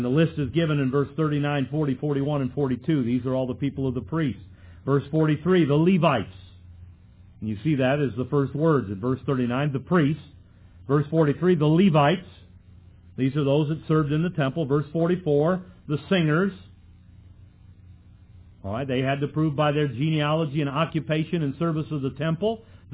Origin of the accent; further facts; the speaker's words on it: United States; I'm not an English American. You know what I am? I'm an American. I'm not an English. I have no loyalty to the country of my ancestors.